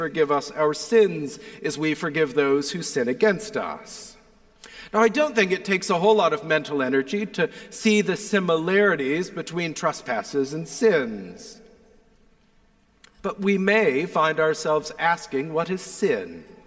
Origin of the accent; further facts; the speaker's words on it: Indiana, United States; I grew up in God's country, in Indiana, where we didn't change our time.